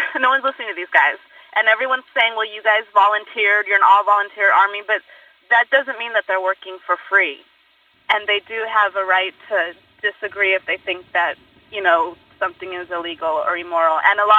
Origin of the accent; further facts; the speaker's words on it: San Pedro, California, United States; I'm from San Pedro, California.